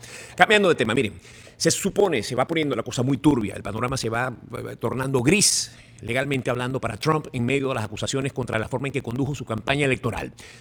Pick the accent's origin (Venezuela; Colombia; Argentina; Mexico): Venezuela; Como venezolano, pocas cosas me sorprenden.